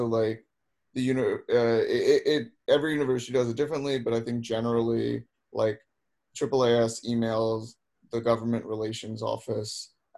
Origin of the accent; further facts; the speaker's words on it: New Jersey, United States; but then like I'm from New Jersey originally